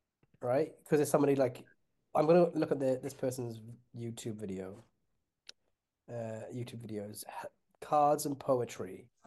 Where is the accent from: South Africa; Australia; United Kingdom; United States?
United Kingdom; Porthcawl, Wales; I got a funny feeling that guy is from Porthcawl, or one half of like Morgan and Wes are from my hometown.